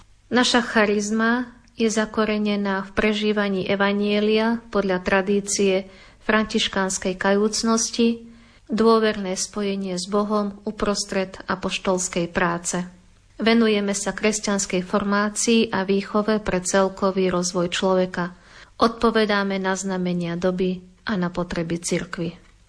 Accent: western Slovakia, Slovakia; Vyrastala som v obci na západnom Slovensku, v katolíckej rodine, kde nás rodičia od malička viedli k viere, k Bohu.

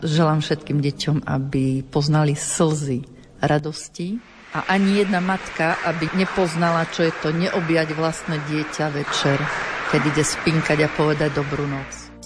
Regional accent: Prešov, Prešov Region, Slovakia; lebo Prešov je moje rodné mesto. Takže na mojom rodisku pre mňa má to ešte o niečo taký vyšší zmysel.

